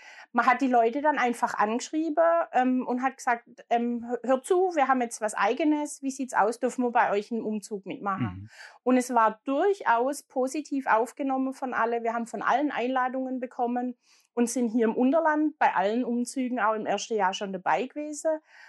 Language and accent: German; Baden-Württemberg, Germany; Ich bin gebürtig aus dem Schwarzwald.